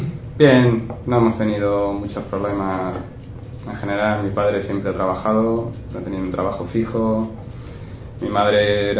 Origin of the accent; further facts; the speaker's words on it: Lorca, Region of Murcia, Spain; El problema era que donde yo vivía, en Lorca, en la región, en Murcia, se podían encontrar casi todas las carreras universitarias excepto algunas técnicas.